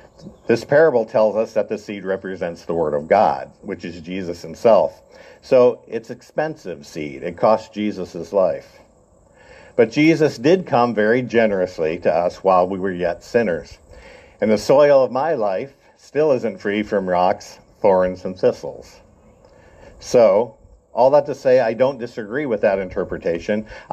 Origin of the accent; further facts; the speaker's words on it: Bucyrus, Ohio, United States; I grew up in Bucyrus. I lived right on the east edge of the city, and the school districts changed just a few streets west of us. I fell into the country school district, so I didn't go to Bucyrus City Schools, but I went to Colonel Crawford.